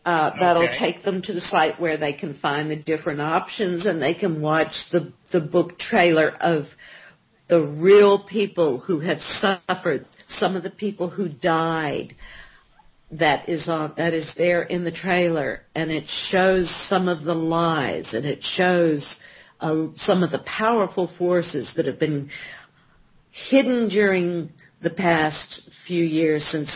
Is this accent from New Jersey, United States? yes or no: no; New Orleans, Louisiana, United States; I was born there. I grew up in Louisiana. I call it New Orleans.